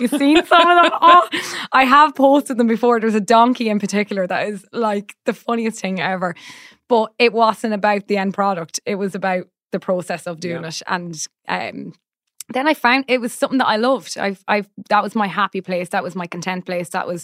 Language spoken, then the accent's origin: English; Ireland